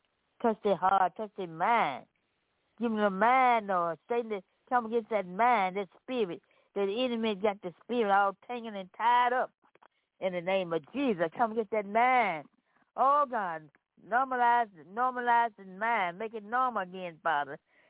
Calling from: Memphis, Tennessee, United States; I'm coming from Memphis, Tennessee.

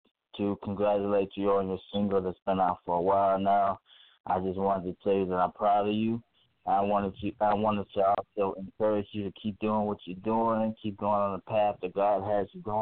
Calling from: Murfreesboro, Tennessee, United States; I'm calling from Murfreesboro, Tennessee.

